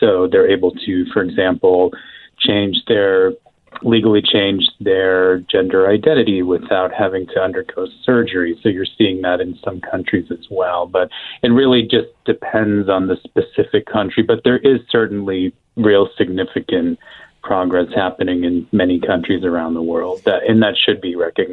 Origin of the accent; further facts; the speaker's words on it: Ohio, United States; also born or lived in Germany; Yeah, well, Ohio, but Germany before that.